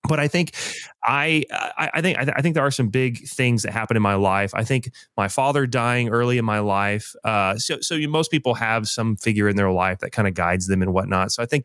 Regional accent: Austin, Texas, United States; You know, I'm from Texas, so you can imagine how that goes.

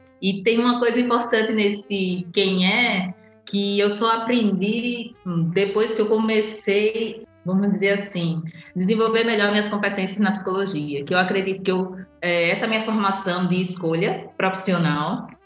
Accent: Aracaju, Sergipe, Brazil; now in Portugal; que eu sou natural dessa cidade, do estado de Sergipe, Brasil. Quando você diz que ela é internacional, gente, eu nasci em Aracaju, tenho muito orgulho de minha terra

